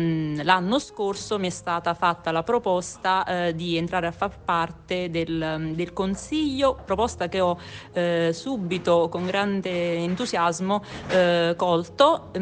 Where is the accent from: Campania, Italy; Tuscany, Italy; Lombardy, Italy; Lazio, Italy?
Campania, Italy; sono campana